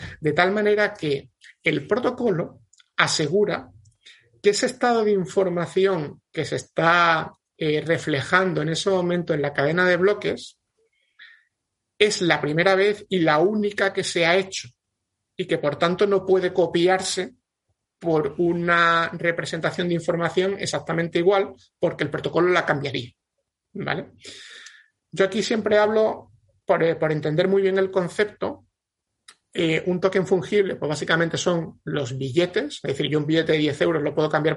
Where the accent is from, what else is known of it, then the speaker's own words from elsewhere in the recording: Andalusia, Spain; yo como soy andaluz, los tickets de la feria, ¿no?